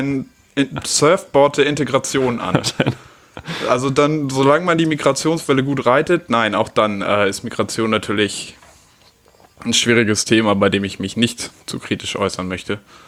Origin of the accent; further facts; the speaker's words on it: Germany; Weil irgendwie, ich finde, wir kommen da aber auch aus einer besonderen Position, so als Deutsche.